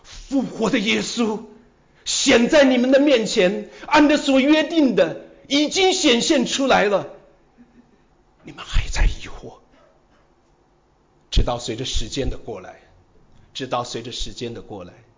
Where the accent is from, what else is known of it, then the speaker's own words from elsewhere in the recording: Hubei, China; 我小的时候在湖北的一个农村的里面